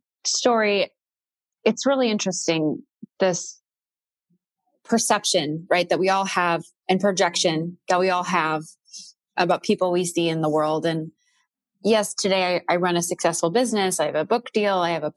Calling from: Chicago, Illinois, United States; I am here in Chicago, Illinois, where it is a balmy 60 degrees for the first time in like 6 months.

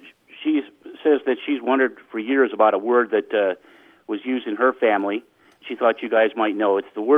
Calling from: La Mesa, California, United States; I'm calling from La Mesa, California.

